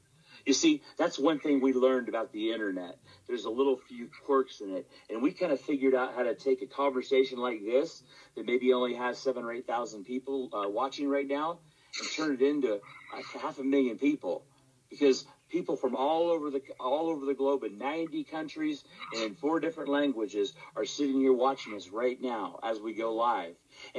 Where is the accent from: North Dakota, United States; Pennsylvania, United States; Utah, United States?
Utah, United States; Salt Lake City; I'm LDS. I'm Mormon. Yep. You know, I come from Salt Lake City.